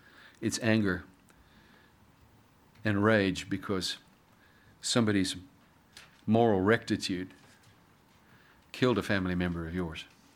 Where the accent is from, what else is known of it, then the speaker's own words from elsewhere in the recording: Massachusetts, United States; And we said, we come from Cape Cod.